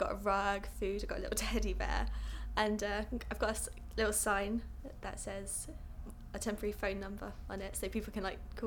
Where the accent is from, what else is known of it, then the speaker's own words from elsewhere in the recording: North Ascot, South East England, United Kingdom; I was brought up in North Ascot, moved about 4 times just in North Ascot.